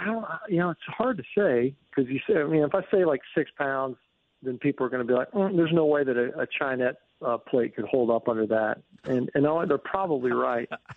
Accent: United States; And as an American, I eat as almost, not as a sport, but it's an avocation, really.

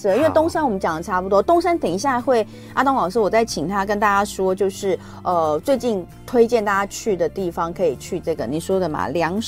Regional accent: Taiwan; 所以糖都被日本人吃去了。我们台湾人

